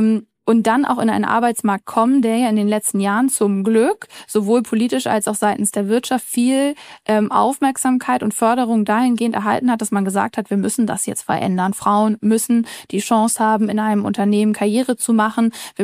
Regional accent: Hamburg, Germany; Also ich bin Hamburgerin, die Hanseaten kriegen schon, finde ich, in der Kinderstube gesagt, so Understatement ist die Währung.

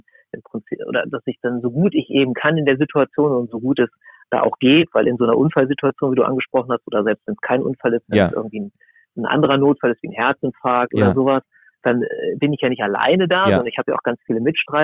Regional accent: Lower Saxony, Germany; Ich bin in der Nähe von Braunschweig aufgewachsen

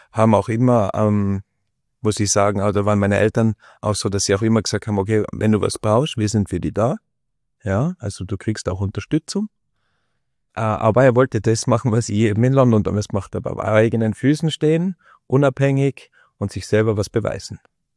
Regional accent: Austria; now in Germany; Es ist nicht so leicht als Österreicher, man ist halt immer ein Ausländer dort, gell?

